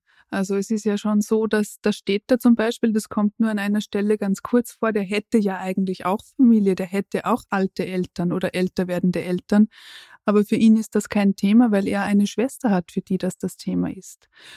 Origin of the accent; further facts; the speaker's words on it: Salzburg, Austria; ich habe das schon so erlebt als Kind im Innergebirg